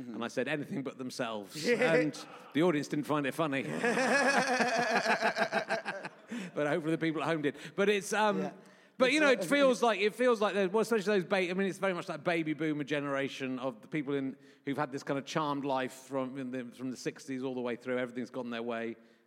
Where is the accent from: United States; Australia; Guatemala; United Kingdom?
United Kingdom; Yorkshire and the Humber; born there; I was born in Yorkshire